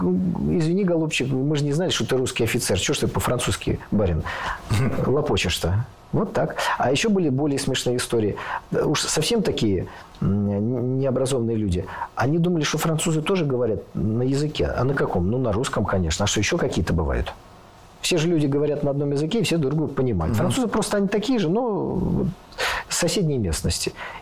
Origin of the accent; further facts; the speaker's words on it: Saint Petersburg, Russia; born there; мне как уроженцу Санкт-Петербурга